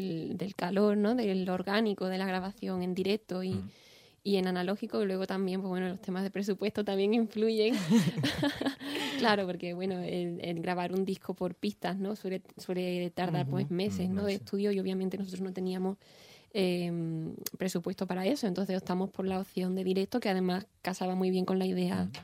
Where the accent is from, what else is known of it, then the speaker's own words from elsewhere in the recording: Cádiz, Andalusia, Spain; De Cádiz, sí, sí, sí.